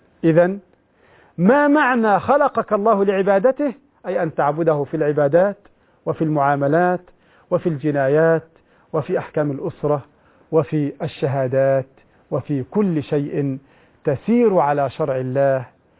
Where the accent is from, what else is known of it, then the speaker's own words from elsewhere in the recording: Egypt; يعني عندنا في مصر هكذا يشترطون على المرأة مثل هذا